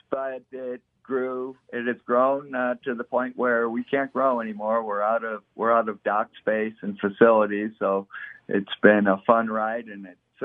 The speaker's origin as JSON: {"language": "English", "town": "Detroit", "region": "Michigan", "country": "United States", "tie": "born or raised there", "moved": "yes", "lives_now": "Colorado, United States", "said": "Well, as a kid, we used to do goof around sailing, but nothing serious. And then I moved out away from the Detroit area to Colorado in the mountains."}